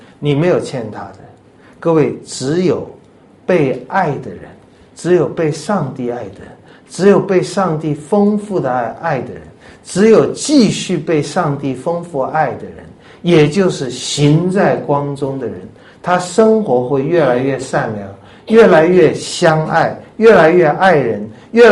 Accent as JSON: {"language": "Chinese", "country": "China", "said": "不是我们中国人请人家吃饭满桌都是菜然后说哎呀没有菜了"}